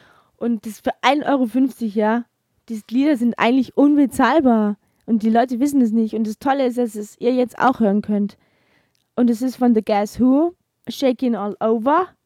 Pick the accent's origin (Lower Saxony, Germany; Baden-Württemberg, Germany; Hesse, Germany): Baden-Württemberg, Germany; Heilbronn; Ich komme aus Heilbronn, aus der Ecke.